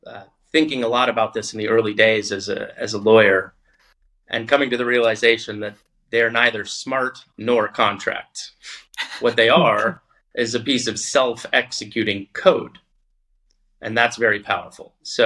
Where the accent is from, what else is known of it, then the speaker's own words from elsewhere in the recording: United States; As as an American, I can say that we've seen fits and starts for fully integrated crypto banking